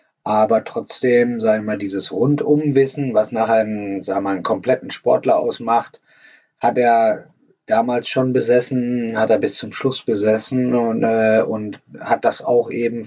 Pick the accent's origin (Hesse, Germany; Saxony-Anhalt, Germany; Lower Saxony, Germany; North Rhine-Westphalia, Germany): North Rhine-Westphalia, Germany; Warendorf; Das war zu der Zeit in meiner Jugend in Warndorf genauso angesagt wie der Reitsport, noch mit Bundesleistungszentrum, mit Internat und so weiter und so fort.